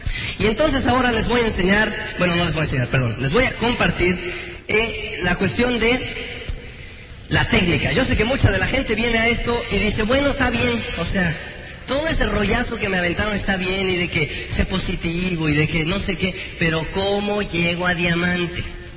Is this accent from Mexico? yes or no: yes; Tenancingo, State of Mexico, Mexico; porque allá donde yo soy, de Tenancingo, pues eran unos duraznos bien, bien sabrosos, ¿no?